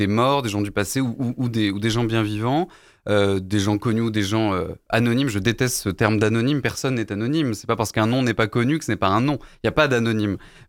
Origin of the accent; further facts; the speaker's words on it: Clermont-Ferrand, Auvergne-Rhône-Alpes, France; je suis auvergnat et donc forcément, quand on parle de la terre de ses origines, la terre de ses ancêtres, la terre où on a grandi, la ville où on a grandi, Clermont en l'occurrence